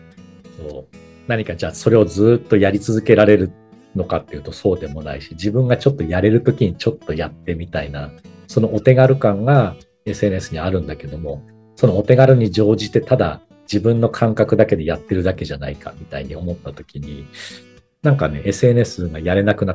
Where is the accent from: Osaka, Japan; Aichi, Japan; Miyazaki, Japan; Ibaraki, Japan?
Ibaraki, Japan; 本当は僕の実家も被災したから、実家の茨城のあたりをあのなんとかこう助けようと思っていたんだけれども